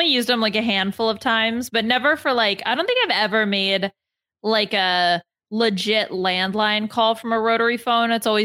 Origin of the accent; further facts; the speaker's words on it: Northeast, United States; I'm from the Northeast, from America, in the Northeast of America.